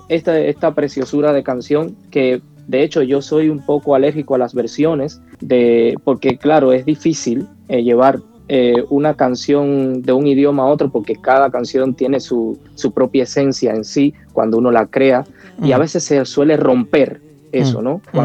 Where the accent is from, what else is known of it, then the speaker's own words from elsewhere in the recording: Cuba; moved away; Y llegué a Japón gracias a ese proyecto. Pero bueno, no tuve mucha suerte cuando llegué porque salí de Cuba con un calor abrasador y llegar a Tokio en pleno febrero fue un cambio brutal